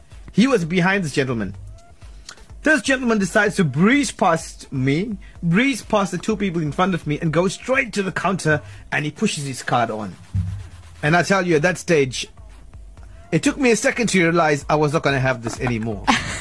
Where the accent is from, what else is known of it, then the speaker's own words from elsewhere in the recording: India; But believe me, you me, I'm an Indian woman.